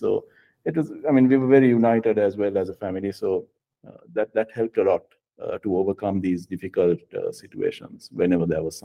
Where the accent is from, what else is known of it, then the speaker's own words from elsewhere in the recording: Colombo, Western Province, Sri Lanka; moved away as an adult; I was born and brought up in Colombo in Sri Lanka, until I was about 23, 24 years, I did all my studies there. I started my first job there.